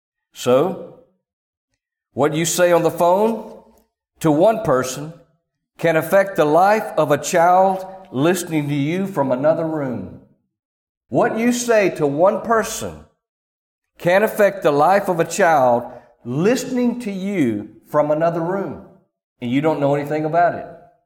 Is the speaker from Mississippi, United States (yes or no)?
yes; Clarksdale, Mississippi, United States; I was born and raised in the Delta, Clarksdale, Mississippi. And I preached at our home church, the one we grew up in, Oakhurst Baptist.